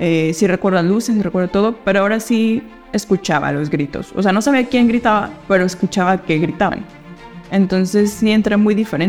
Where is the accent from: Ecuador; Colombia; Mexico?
Mexico; Guadalajara, Jalisco; born there; en el hospital donde nací, aquí en Guadalajara